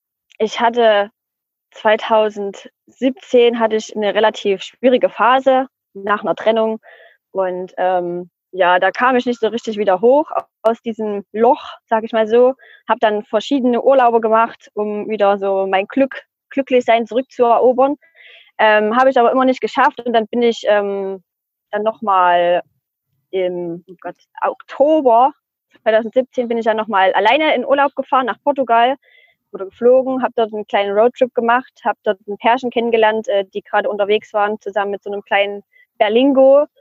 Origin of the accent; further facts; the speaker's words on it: Spain; Dann habe ich ihm auch gesagt, ich komme aus Spanien